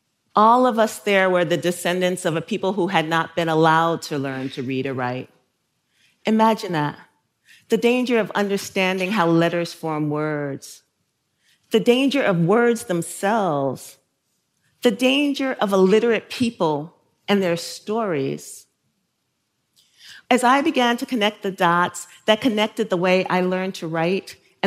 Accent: South Carolina, United States; now in New York City, United States; I mean, I came out of Jim Crow South, right? So I came from South Carolina to New York City.

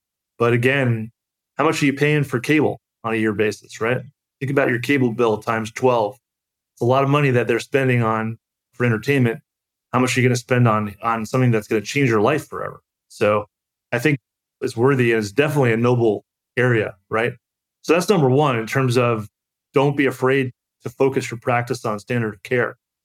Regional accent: Long Island, New York, United States; And I'm from Long Island, New York. So there weren't a lot of pig shows where I grew up.

